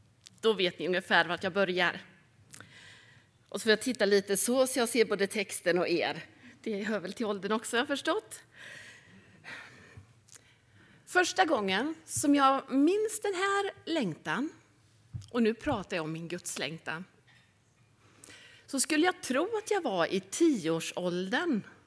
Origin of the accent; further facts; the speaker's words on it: Värmland, Sweden; also born or lived in Örebro; now in Öckerö, Sweden; Jag kommer ifrån Värmland från början. Jag har helt tappat bort dialekten, men om jag koncentrerar mig så går det fortfarande inte. Jag har bott på Öckerö sedan 86.